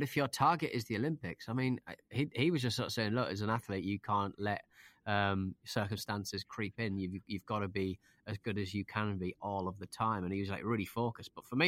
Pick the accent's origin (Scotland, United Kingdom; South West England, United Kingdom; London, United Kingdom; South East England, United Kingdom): South East England, United Kingdom; Southampton; I'm from Southampton, and so this is where that coincidence begins.